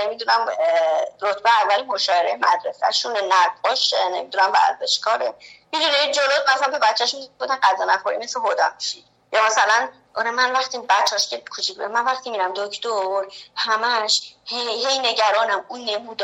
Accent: Iran; moved away; من از روزی که از ایران اومدم دیگه پاشنه بلند نپوشیدم.

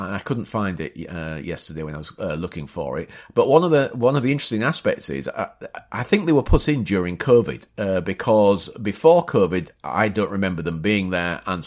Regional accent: Bapaume, Hauts-de-France, France; It also twinned itself with Bapaume, my hometown.

